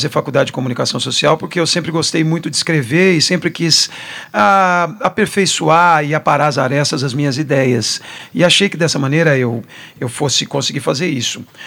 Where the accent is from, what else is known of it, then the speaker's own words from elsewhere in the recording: Londrina, Paraná, Brazil; now in São José dos Campos, Brazil; É, nasci em Londrina, nascido e criado não só em Londrina, como no norte do Paraná, passei por algumas cidades lá.